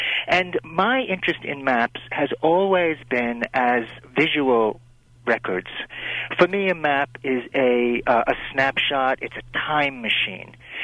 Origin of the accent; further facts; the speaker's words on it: India; When I was growing up in India, that's where our apples came from.